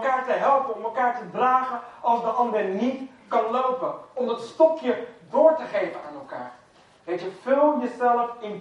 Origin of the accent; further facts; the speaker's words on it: Netherlands; Wij als Nederlanders zouden dat misschien zeggen.